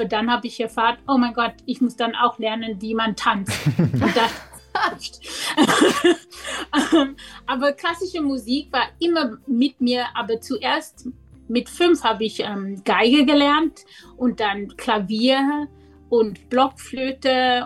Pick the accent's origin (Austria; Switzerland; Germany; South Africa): South Africa; North West; German is a second language; Oh, als Kind in Bob war das super, super schön eigentlich. Das war eigentlich ein sehr integriertes Gesellschaft, wo wir wohnten. Das war eigentlich nicht so ganz apart wie in Apartheid in der Rest Südafrika.